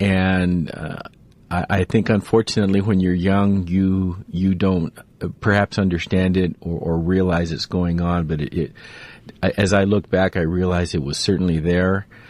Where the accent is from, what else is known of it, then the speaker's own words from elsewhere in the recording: Pomona, California, United States; born there; I was born in Pomona, California. And my parents lived in Laverne